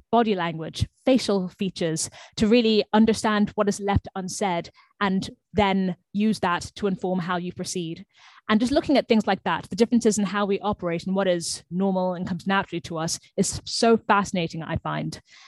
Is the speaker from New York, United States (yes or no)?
no; Washington, District of Columbia, United States; born there; also born or lived in United Kingdom / Zimbabwe; from my birth, I was living cross-culturally because my family is Zimbabwean, but I was born in America while my parents were living there for a few years as expats and living in Washington, D.C.